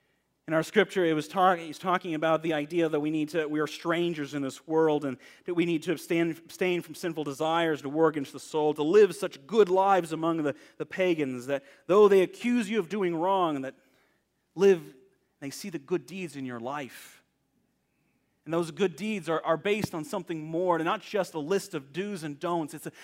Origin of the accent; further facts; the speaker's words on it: Texas, United States; also born or lived in Southern California; I worked as a wrangler down in Texas. I grew up in Texas. I worked as a wrangler in several ranches in Texas and also worked with horses in the mountains of Southern California.